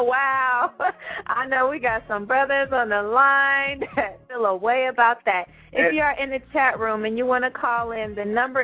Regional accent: California, United States; As everyone knows, I'm from California. Now, when I was in California, I could name 10 men that I went to high school with.

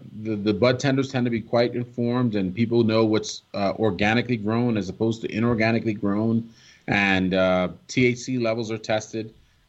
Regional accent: New York, United States; I've seen people, you know, growing up in New York, down a six pack and then hospitalize their whole family.

